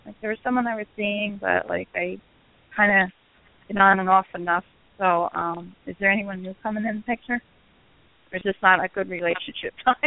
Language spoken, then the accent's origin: English; Paterson, New Jersey, United States; born there; now in Hawthorne, United States; calling from New Jersey.